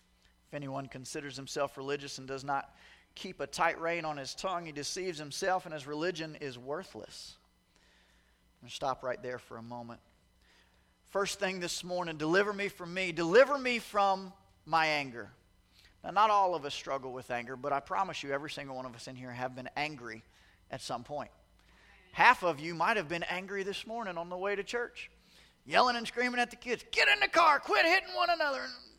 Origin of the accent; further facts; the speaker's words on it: the South, United States; I was raised in the South, but all my ministry experience was up here with you guys. And then I go back to the South